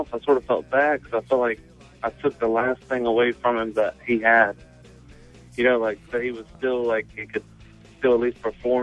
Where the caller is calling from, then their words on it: North Carolina, United States; North Carolina.